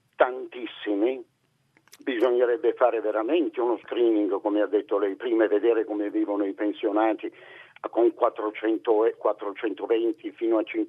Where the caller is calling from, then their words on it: Taranto, Apulia, Italy; Siamo da Taranto.